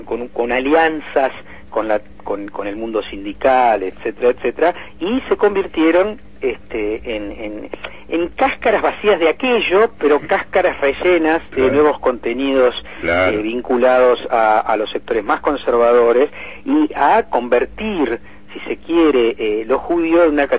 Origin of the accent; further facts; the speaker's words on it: Argentina; nosotros, como argentinos judíos, también lo condenamos